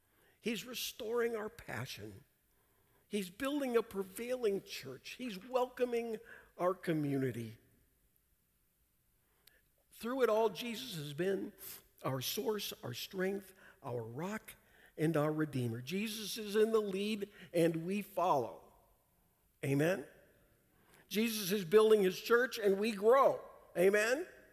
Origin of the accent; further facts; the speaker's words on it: Canada; I grew up in Canada.